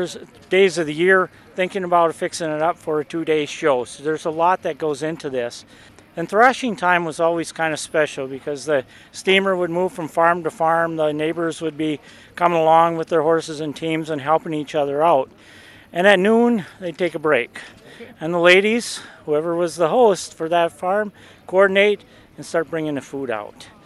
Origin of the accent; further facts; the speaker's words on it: Hibbing, Minnesota, United States; I'm from Hibbing. There's folks from Bemidji.